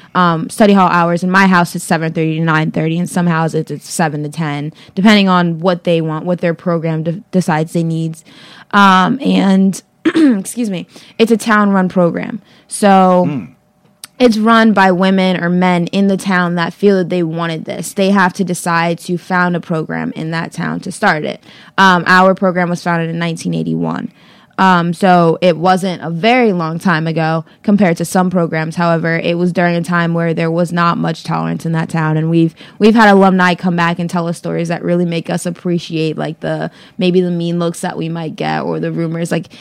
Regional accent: New Haven, Connecticut, United States; And growing up in New Haven, like, all my friends, for some reason, I was just the whitest black girl in, like, my grade.

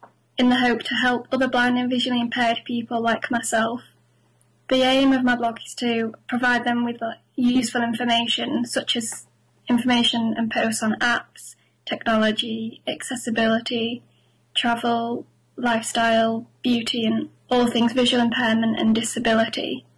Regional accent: York, Yorkshire and the Humber, United Kingdom; I'm 20 years old and I'm from York.

